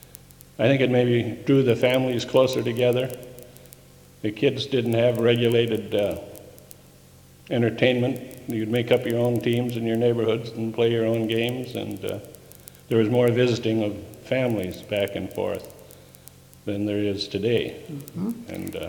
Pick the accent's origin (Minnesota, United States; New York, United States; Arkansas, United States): Minnesota, United States; Moorhead; Okay, I was born in Moorhead.